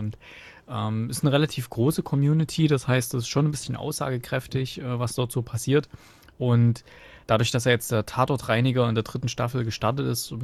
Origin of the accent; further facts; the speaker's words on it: Gera, Thuringia, Germany; Ich bin ja letztes Wochenende mal in meiner alten Heimat gewesen in Gera.